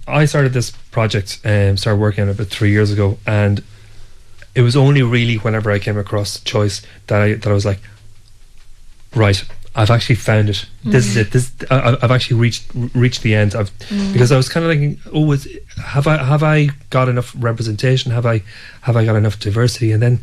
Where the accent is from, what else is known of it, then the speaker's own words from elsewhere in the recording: Castleblaney, County Monaghan, Ireland; like I grew up in Castleblaney, County Monaghan